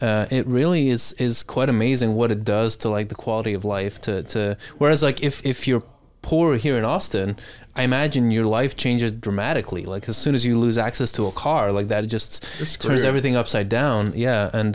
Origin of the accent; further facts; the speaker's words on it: Bruges, Flanders, Belgium; And like I grew up in Bruges in Belgium.